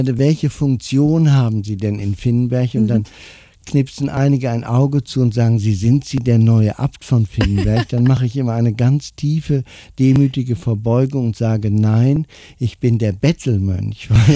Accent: Rheine, North Rhine-Westphalia, Germany; born there; Ich komme aus Rheine gebürtig

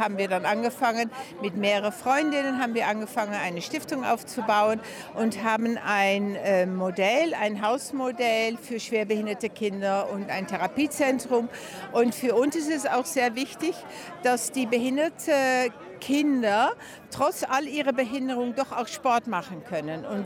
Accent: Netherlands; now in Spain; Ich bin Holländerin. Aha. Und wir haben 4 gesunde Kinder und wir wohnen schon seit über 40 Jahren in Spanien.

